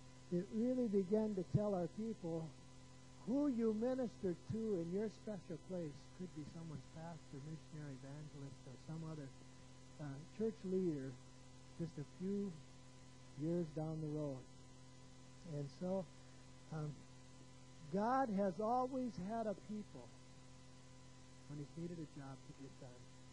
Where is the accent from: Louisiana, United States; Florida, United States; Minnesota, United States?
Minnesota, United States; St. James; I grew up in St. James, Minnesota